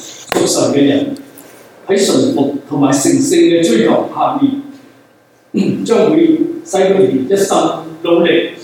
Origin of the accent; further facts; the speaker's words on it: Guangdong, China; 我們廣東人經常都鬧人大隻講